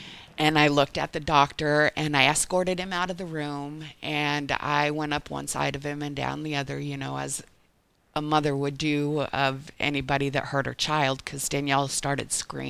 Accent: Oregon, United States; also born or lived in Northern California; all the big city violence that growing up in Oregon and Northern California brought.

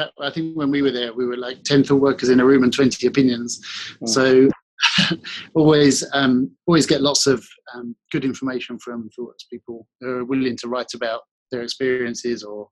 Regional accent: South East England, United Kingdom; accent: slightly Australian; Yeah, so, I'm from Kent in England, and I have a little bit of Australian accent after spending a couple of years there

